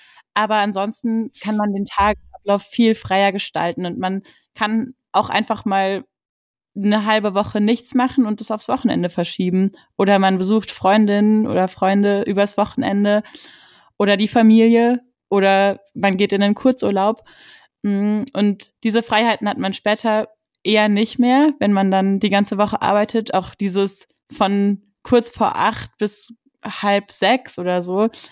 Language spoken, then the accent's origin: German; Baden-Württemberg, Germany; ich komme aus dem Schwarzwald ursprünglich.